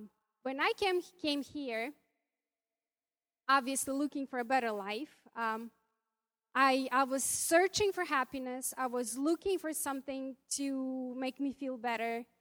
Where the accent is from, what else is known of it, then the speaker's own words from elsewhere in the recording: Ukraine; I grew up in Soviet Russia, or Soviet Union, in Ukraine.